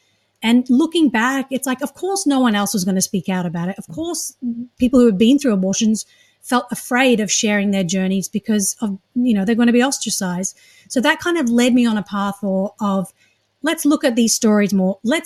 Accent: Australia; now in United States; I did come from a conservative evangelical background. I was raised in Australia, hence the accent.

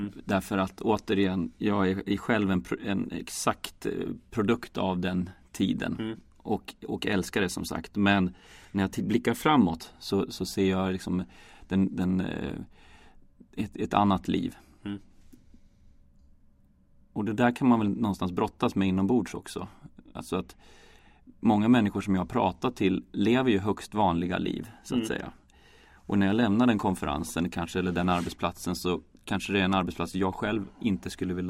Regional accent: Matfors, Västernorrland County, Sweden; Att jag är uppvuxen i Matfors, och det är vanligare än så blir det liksom inte. Det är en bruksort, 3000 pers.

